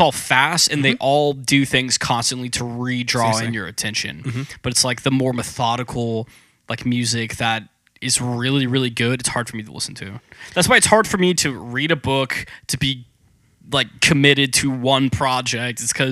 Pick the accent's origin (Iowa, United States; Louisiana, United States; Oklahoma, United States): Oklahoma, United States; now in Texas, United States; So I grew up in Oklahoma, and I moved to Texas in 2009, 2010, okay.